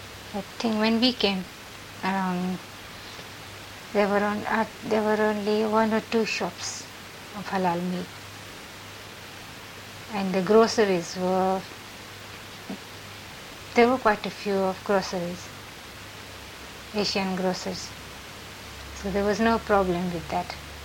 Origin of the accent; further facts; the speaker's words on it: Uganda; moved away; also born or lived in India; I was brought up in Africa, in Uganda.